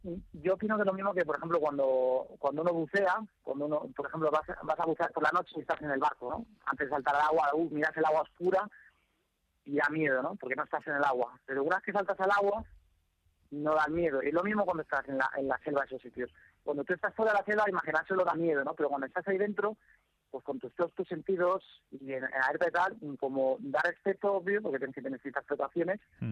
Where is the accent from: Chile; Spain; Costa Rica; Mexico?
Spain; hablando portugués, siendo español, en Sudamérica